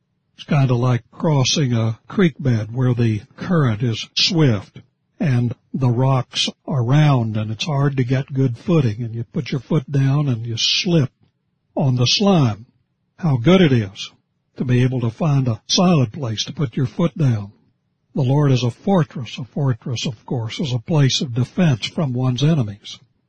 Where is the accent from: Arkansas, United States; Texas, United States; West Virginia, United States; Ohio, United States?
West Virginia, United States; Of course, living in Oregon, we don't have generally those kinds of storms, but when I grew up in West Virginia, we had them